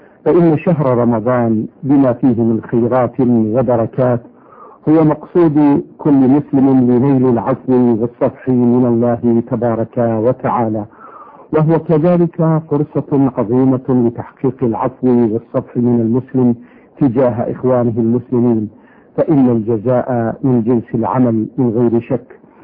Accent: Saudi Arabia; من المملكة العربية السعودية.

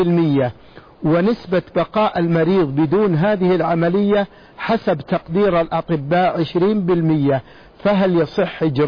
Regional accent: Saudi Arabia; بلادنا المملكة العربية السعودية

